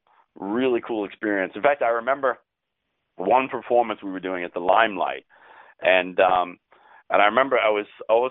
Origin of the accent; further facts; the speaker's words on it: New York, United States; And for me particularly, I'll be honest, because I'm a New Yorker.